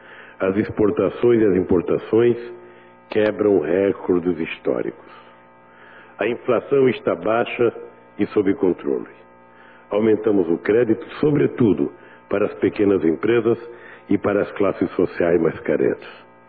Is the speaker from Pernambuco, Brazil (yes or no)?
yes; Pernambuco, Brazil; born there; no Recife, capital do meu estado natal e uma das principais cidades do meu país.